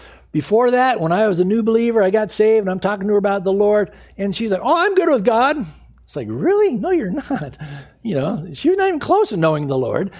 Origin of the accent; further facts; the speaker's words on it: San Diego, California, United States; when I was growing up in San Diego, they were always at the airport.